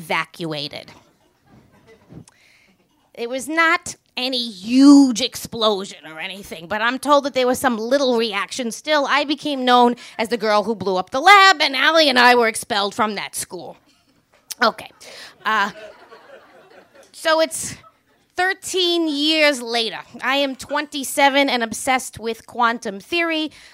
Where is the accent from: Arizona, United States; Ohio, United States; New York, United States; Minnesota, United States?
New York, United States; Queens; I am a bartender from Queens.